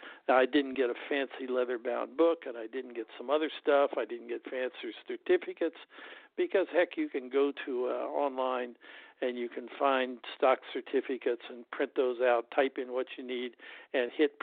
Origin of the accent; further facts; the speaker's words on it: Kansas, United States; the only reason they took me is because I was from Kansas, a Kansas farmer, and everybody else there was from New England pretty much and from wealthy people.